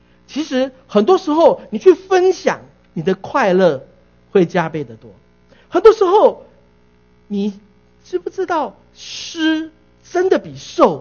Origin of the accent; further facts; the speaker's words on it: Taiwan; now in San Jose, United States; 我从台湾搬到圣何塞来，我把我家的房子卖掉，来到湾区只能够买一间厕所